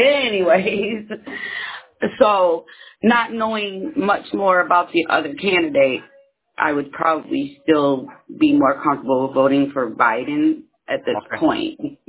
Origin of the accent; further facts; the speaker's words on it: United States; born there; I was born here in the United States.